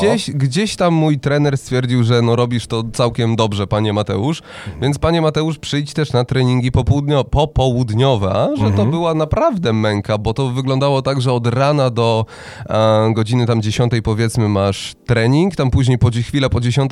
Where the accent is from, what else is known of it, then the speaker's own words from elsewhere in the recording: Zielona Góra, Lubusz Voivodeship, Poland; jestem z Zielonej Góry. Urodziłem się na Podgórnej, każdy prawilny zielonogórzanin. No, ale miałem swoje przygody w życiu, gdzie wyjeżdżałem z tego miasta. Byłem w Żaganiu, później trochę w Gdańsku na chwilę się zatrzymałem